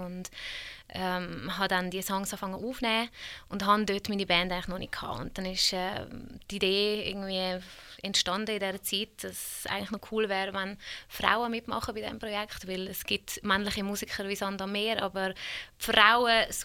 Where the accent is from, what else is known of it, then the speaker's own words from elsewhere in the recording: Switzerland; also born or lived in Hungary; Also ich bin ursprünglich voll Ostblock, bin aus Ungarn und da aufgewachsen in der Schweiz.